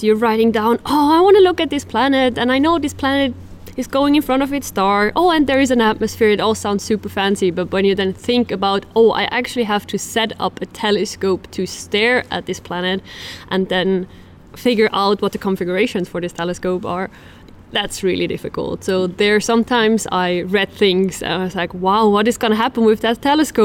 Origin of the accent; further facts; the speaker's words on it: Switzerland; English is a second language; I'm Swiss, so I grew up in Switzerland.